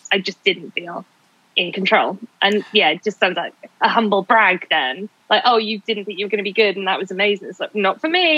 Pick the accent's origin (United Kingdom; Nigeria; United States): United Kingdom; Cardiff, Wales; now in London, United Kingdom; somebody from my hometown, because I'm from Cardiff, I live in London now